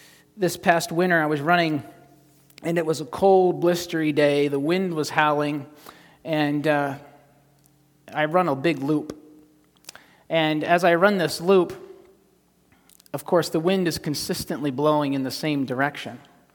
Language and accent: English; United States; I am filthy rich, and that's simply just because I'm American, not because I have a lot of money.